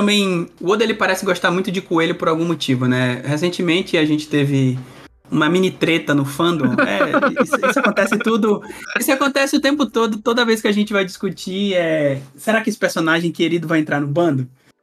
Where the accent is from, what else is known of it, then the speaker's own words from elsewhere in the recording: Northeast Region, Brazil; also born or lived in Recife, Brazil; Eu morava no Nordeste na época, né? Eu sou nordestino também, como Tassiano. Eu morava em Recife